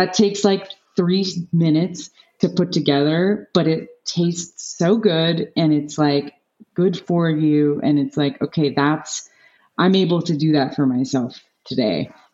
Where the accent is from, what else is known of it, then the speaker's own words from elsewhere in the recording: Shelter Island, New York, United States; And like when I was growing up on Shelter Island on the east end of Long Island, all I wanted to do was move to Southern California.